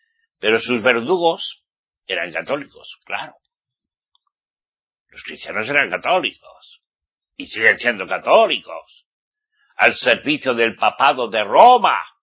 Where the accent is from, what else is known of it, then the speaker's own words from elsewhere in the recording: Spain; Y si no lo consigue, como saben que soy español, me acusan de que por culpa de los españoles fueron engañados